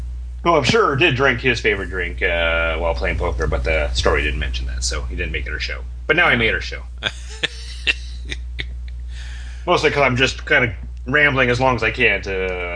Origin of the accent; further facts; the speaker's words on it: Ohio, United States; And then, of course, from my home state of Ohio, Warren Harding, his drink was 7-7.